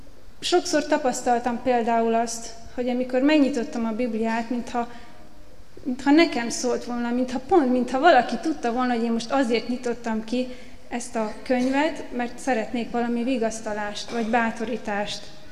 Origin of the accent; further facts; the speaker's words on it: Eastern Hungary, Hungary; Kelet-Magyarországon születtem egy kisvárosban, és ott nőttem föl.